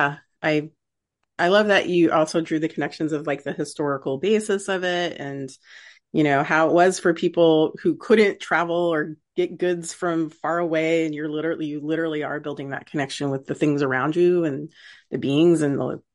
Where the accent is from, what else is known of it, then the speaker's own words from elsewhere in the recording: United States; And as an American, apparently, I need to have you talk about us.